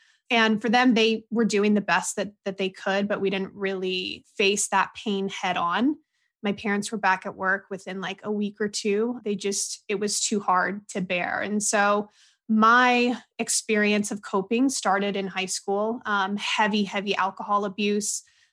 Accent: San Diego, California, United States; born there; So I was born in 1988 in San Diego, California, a Southern California girl.

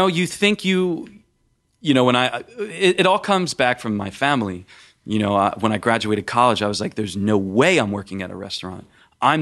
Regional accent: Philadelphia, Pennsylvania, United States; my family, we're from Philadelphia, and we had a butcher shop, and we all worked there

